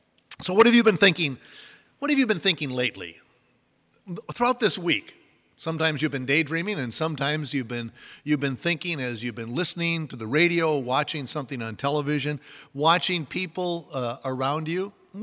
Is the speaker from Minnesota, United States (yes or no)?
yes; Minnesota, United States; I'm from Minnesota, and when somebody asks you, would you like the last this, you're supposed to really say, that's code language.